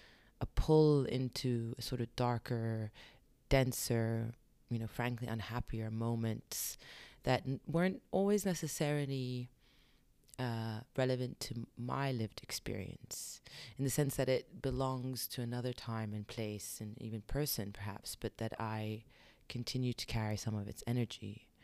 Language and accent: English; London, United Kingdom; born there; so from my mother's side, Syrian, and from my father's side, Libyan-Palestinian. And I was born in London, England.